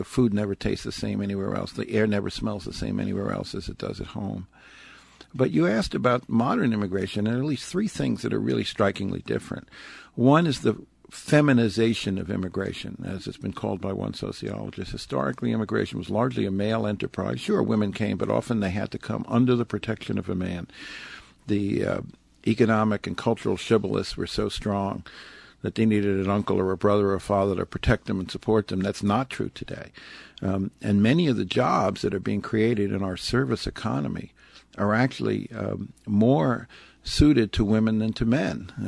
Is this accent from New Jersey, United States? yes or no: yes; Bayonne, New Jersey, United States; When I was growing up in Bayonne, New Jersey, there were Italian families who imported cheese or olive oil from the old country.